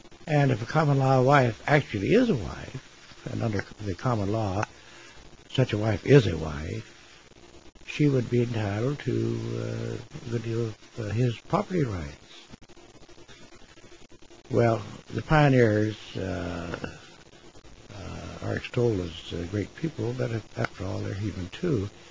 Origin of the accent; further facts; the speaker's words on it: Ketchikan, Alaska, United States; Growing up in Ketchikan, where I spent most of my younger years, I saw a great deal of what was going on.